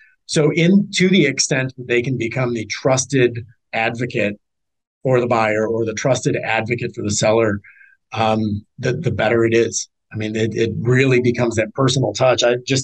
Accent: Detroit, Michigan, United States; moved away; I have a realtor friend up north, and I'm originally from Detroit.

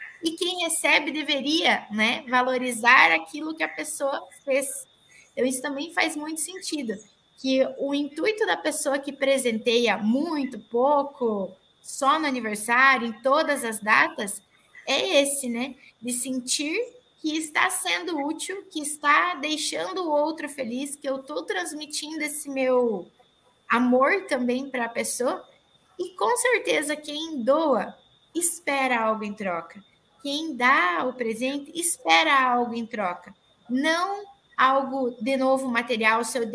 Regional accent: Pato Branco, Paraná, Brazil; Então, eu sou de Pato Branco, para os presenciais aqui em Pato Branco.

